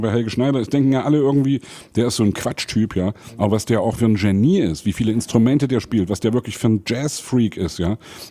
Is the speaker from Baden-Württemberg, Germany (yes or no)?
no; Saxony, Germany; also natürlich als Sachse, das ist ja so ein Humor, den verstehen nicht viele, ja.